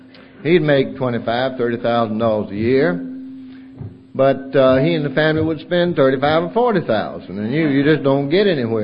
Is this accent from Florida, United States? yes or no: no; North Carolina, United States; born there; And I was born on Groundhog Day, some half a century and a little over ago, up in the mountains of western North Carolina.